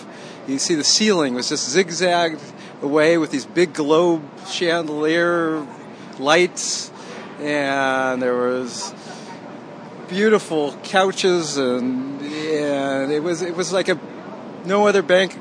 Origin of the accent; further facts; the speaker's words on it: Los Angeles, California, United States; I grew up in Hollywood, Laurel Canyon.